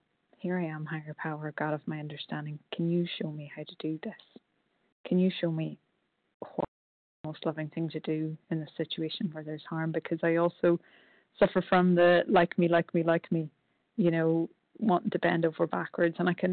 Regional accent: Northern Ireland, United Kingdom; I am from Northern Ireland

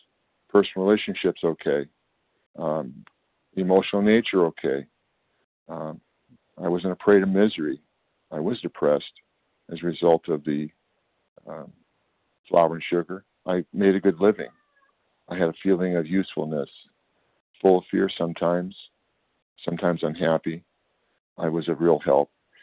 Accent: California, United States; I'm from Northern California.

